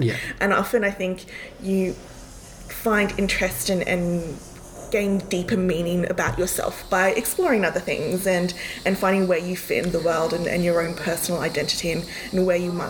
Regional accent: Papua New Guinea; also born or lived in Brisbane, Australia; So I was born in Brisbane, but actually grew up in Papua New Guinea.

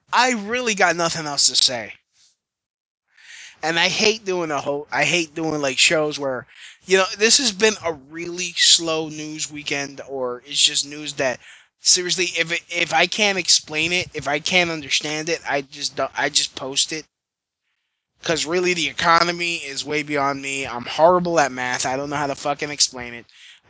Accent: Brooklyn, New York, United States; Fuck it, I'm from Brooklyn. … all right? I'm from Brooklyn. I'm not trying to be fucking fancy.

